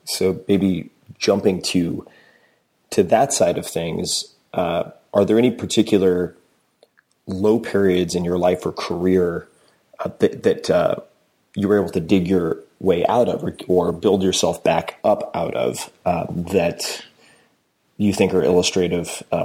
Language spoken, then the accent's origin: English; Long Island, New York, United States; Yeah. I'm from Long Island. F-bombs are fun.